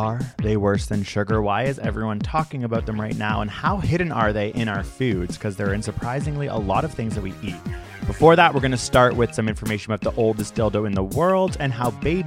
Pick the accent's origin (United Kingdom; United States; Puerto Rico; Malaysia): United Kingdom; England; accent: Northern English; I'm just saying, as a British person from Northern England where dildos were started, I say pestle.